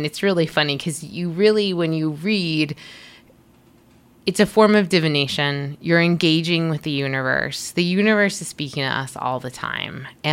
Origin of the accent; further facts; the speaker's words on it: Boston, Massachusetts, United States; because I grew up in Boston, and you know, it's such a privilege to have access to a city when you're young.